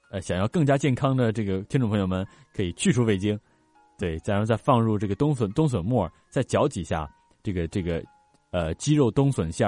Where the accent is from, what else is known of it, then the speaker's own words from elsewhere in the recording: Shandong, China; 对，我家乡那边嘛。